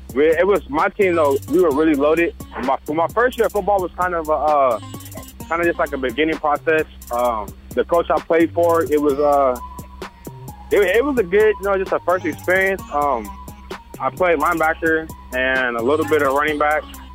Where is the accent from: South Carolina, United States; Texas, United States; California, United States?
California, United States; Temecula; No, I was born here. I did a lot of moving when I was younger. I grew up in Temecula and Marietta area.